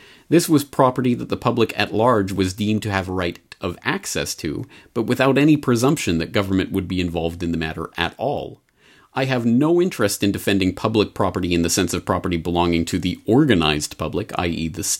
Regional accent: Canada; now in Japan; what that taught me about my own public school experience growing up in Canada

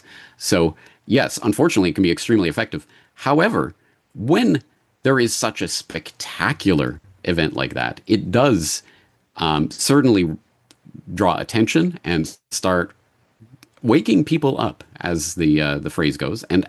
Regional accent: Canada; my experience growing up in Canada throughout my life

